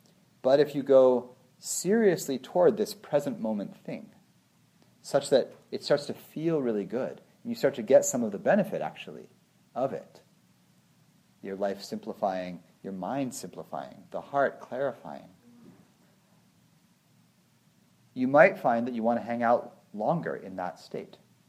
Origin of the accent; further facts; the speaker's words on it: Illinois, United States; born there; I was born in Illinois. I was adopted. I'm half Puerto Rican.